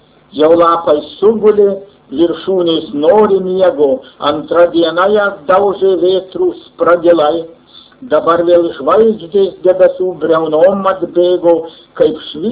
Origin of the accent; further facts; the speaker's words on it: Marijampolė County, Lithuania; yra ir mano tėviškė. Ir mes maži vaikai dar užkopę tarp Ajavonių ir Vištyčioje aukščiausią kalną Piliakalnį